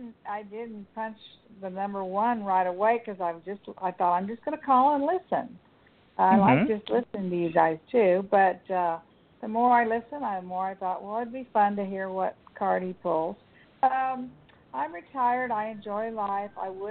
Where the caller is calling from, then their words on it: Missouri, United States; Missouri.